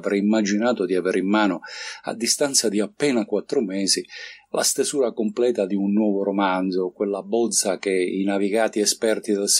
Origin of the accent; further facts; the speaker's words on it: San Pietro in Guarano, Calabria, Italy; La mia terra, la Calabria, e in particolare il mio paese. Io vivo in provincia di Cosenza, in un paesino della Presila che si chiama San Pietro in Guarano.